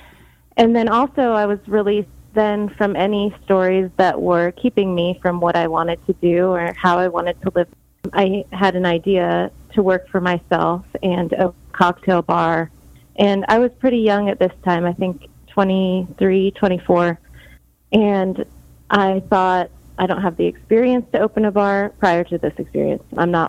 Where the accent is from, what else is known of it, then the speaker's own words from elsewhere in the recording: Las Vegas, Nevada, United States; Well, growing up in Las Vegas, there really wasn't much in the way of independently owned bars and restaurants.